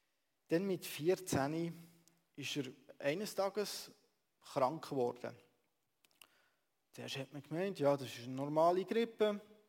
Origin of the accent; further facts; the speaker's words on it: Langnau im Emmental, Bern, Switzerland; typisch Dörfli, Wieler im schönen Emmental, das ist in der Nähe von Langnau im Emmental. Und dort durfte ich gewisse Jahre aufwachsen, in dem Krachen, wie man schön bei uns im Emmental sagt. Und ich merke, ich bin sehr ländlich aufgewachsen